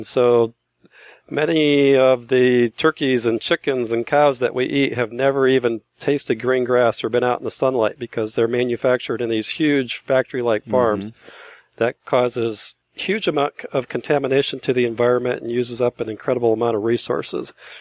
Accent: United States; As I'm from European descent and grew up used to this way of thinking that all I could pretty much take over the land and use it for my own resources. But as Americans, we have developed this incredible greed.

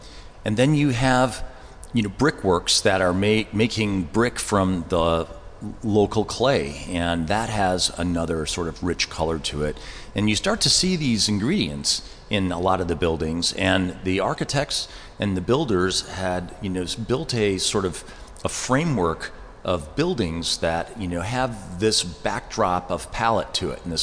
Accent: Milwaukee, Wisconsin, United States; So the major studios are in Milwaukee, which is where I'm from, my hometown, and Chicago.

